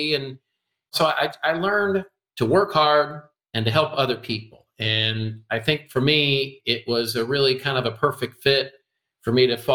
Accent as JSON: {"language": "English", "town": "Cedar Rapids", "region": "Iowa", "country": "United States", "tie": "born or raised there", "said": "I grew up in Cedar Rapids, Iowa. It's a very blue-collar town."}